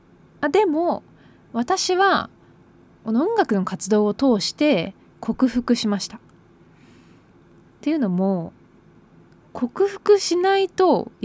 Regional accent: Kushima, Miyazaki, Japan; めちゃめちゃ地元が宮崎の、串間市っていう場所で、私の通ってた小学校中学校もすごく生徒数が少なくて、クラスメート5人とかだったので

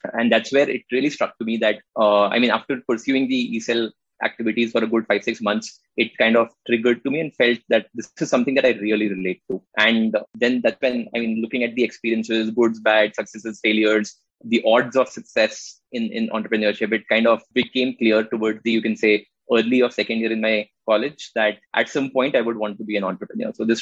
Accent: Lucknow, Uttar Pradesh, India; also born or lived in Delhi; So I was born in Lucknow, lived there for a good chunk of my life. Most of my schooling, etc., was from Lucknow. Then towards the end of my schooling, last couple of years, just moved to Delhi, lived there for a while.

